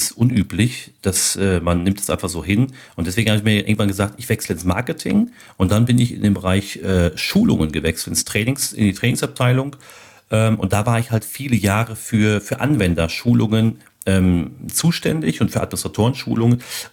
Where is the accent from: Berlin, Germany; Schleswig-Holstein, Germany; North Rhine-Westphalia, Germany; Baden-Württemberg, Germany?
North Rhine-Westphalia, Germany; da bin ich aus dem Ruhrgebiet